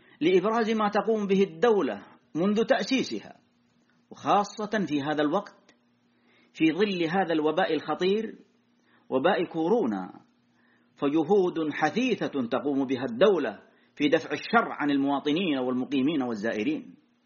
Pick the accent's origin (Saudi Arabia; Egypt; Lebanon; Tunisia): Saudi Arabia; ثم الشكر لولاة أمرنا وحكام بلادنا المملكة العربية السعودية